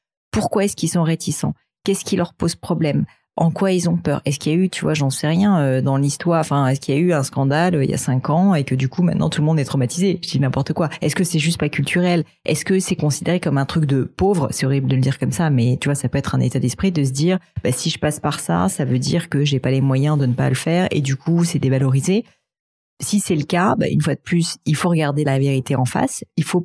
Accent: France; je suis pas cliente, mais je suis française.

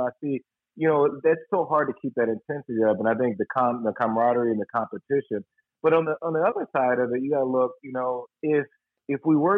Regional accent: Houston, Texas, United States; growing up in Texas and running and getting in shape in Texas.

